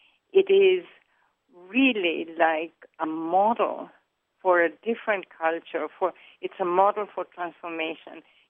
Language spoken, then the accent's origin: English; Argentina; I know from my own history, you know, like growing up in Argentina and going through the dirty war, what we call there.